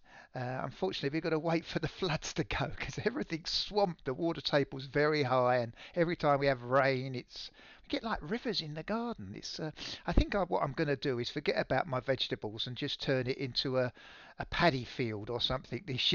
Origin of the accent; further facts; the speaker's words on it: England, United Kingdom; And especially in England, where I grew up in England, Sunday lunch has always been that time.